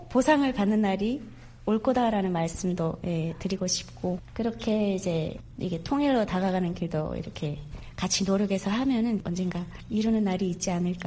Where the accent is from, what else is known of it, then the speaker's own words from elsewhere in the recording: North Korea; now in South Korea; 제가 이렇게 북한에서 왔을 때